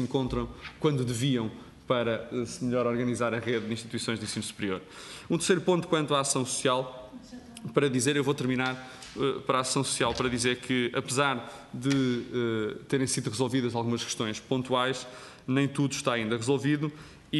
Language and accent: Portuguese; Coimbra, Portugal; porque sou de Coimbra